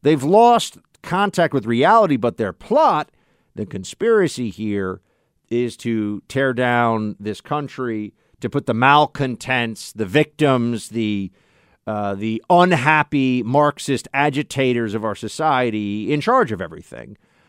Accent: New York, United States; the top law enforcement official for the state of New York, the Empire State, my home state

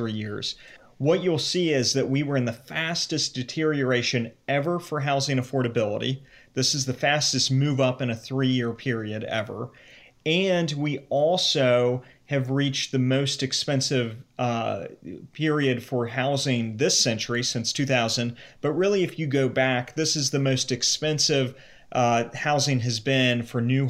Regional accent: Cincinnati, Ohio, United States; also born or lived in New York; I grew up in the Cincinnati area. I lived in New York before the pandemic hit.

